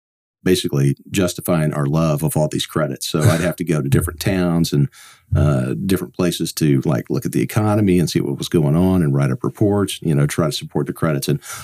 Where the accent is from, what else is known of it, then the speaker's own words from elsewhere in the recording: Dallas, Texas, United States; I grew up here in Dallas and went to high school at St. Mark's and loved football.